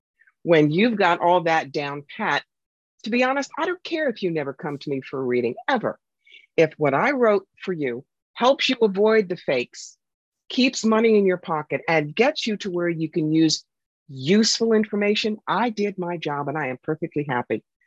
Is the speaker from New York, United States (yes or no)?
yes; New York, United States; And then there's me. I'm from New York.